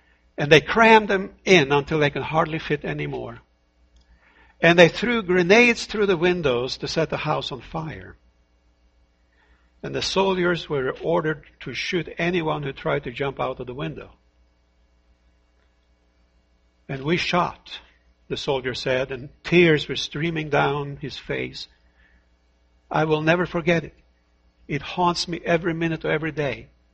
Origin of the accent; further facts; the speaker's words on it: Norway; English is a second language; I remember hearing the name Simon Wiesenthal while I was growing up in Norway, in Europe, many years ago.